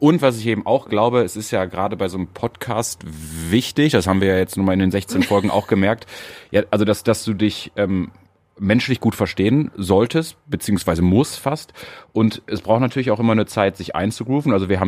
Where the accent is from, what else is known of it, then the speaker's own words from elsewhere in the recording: Mülheim, North Rhine-Westphalia, Germany; born there; Zweitnamen habe ich nicht. Geboren in Mülheim am 19.07.1989.